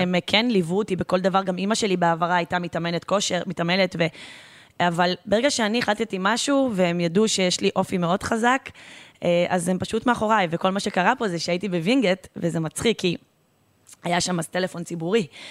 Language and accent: Hebrew; Haifa District, Israel; born there; נולדתי בקריות, דרך אגב, למי שלא יודע.